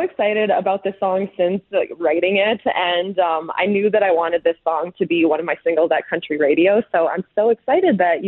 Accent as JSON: {"language": "English", "town": "Prince Albert", "region": "Saskatchewan", "country": "Canada", "tie": "born or raised there", "also_born_or_lived": "Calgary", "said": "I grew up in Prince Albert, not a big city, but a city nonetheless. But we also had our family farm that we spent a lot of time at growing up."}